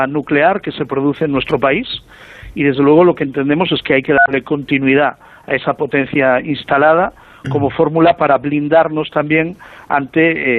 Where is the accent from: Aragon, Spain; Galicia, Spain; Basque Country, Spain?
Galicia, Spain; Ferrol; yo soy de Ferrol, a 40 kilómetros de Ferrol está el ayuntamiento de Aspontes